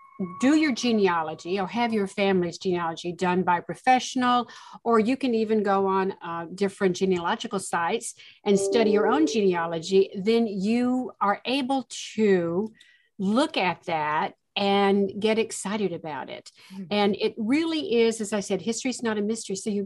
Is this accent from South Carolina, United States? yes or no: yes; South Carolina, United States; also born or lived in Tennessee; I mean, I was born in Tennessee, but I was reared in South Carolina.